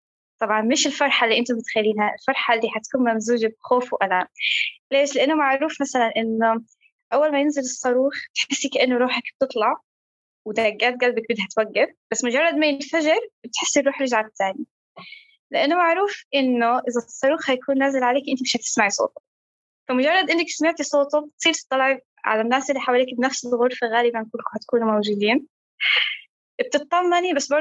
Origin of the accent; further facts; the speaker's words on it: Gaza, Gaza Strip, Palestine; فمع الأسف برضو هندسة الجينات مش موجود عندنا بغزة.